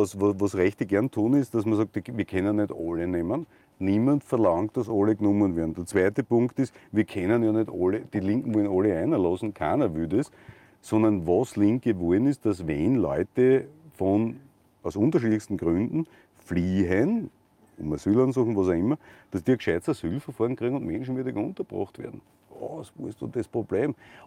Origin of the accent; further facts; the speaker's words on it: Styria, Austria; ich komme aus dem Bezirk Murtal.